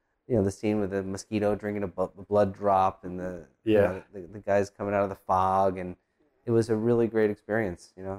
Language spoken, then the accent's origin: English; New Jersey, United States; also born or lived in New York; And it was kind of easy because I was from New Jersey and New York, and it was almost like animating a relative or one of my buddies in high school or something.